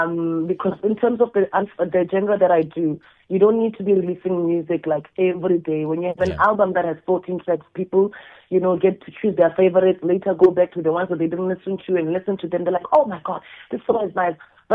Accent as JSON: {"language": "English", "country": "South Africa", "first_language": "Sepedi", "second_language": "English", "said": "What I'm going to do is stay true to, you know, my native language, which is Sepedi, and that is how, you know, it shaped my music."}